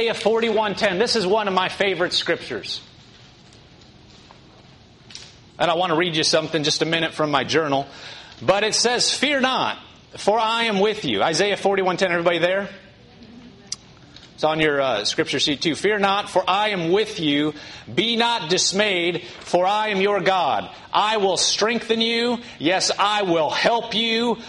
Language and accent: English; Nebraska, United States; I'm from Nebraska. We get cold there. We get hot there. I mean, it gets really cold, wind chill.